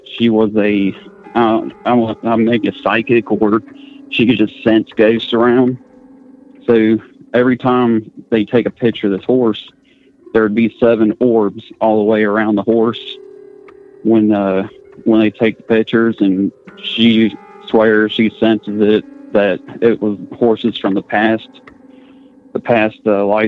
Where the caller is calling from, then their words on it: West Virginia, United States; I'm calling from West Virginia. This happened here.